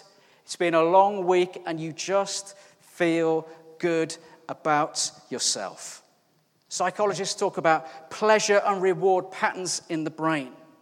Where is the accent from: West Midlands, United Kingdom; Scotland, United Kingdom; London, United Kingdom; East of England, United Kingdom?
West Midlands, United Kingdom; And he's from the East Midlands. I'm from the West Midlands. Think Peaky Blinders. They're East Midlands.